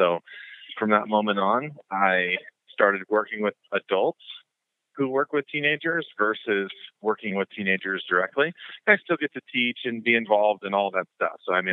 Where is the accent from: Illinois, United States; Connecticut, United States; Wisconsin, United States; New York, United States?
Wisconsin, United States; I was born right outside of Green Bay. Okay. And then lived upstate in near Tech, Wisconsin for a few years growing up.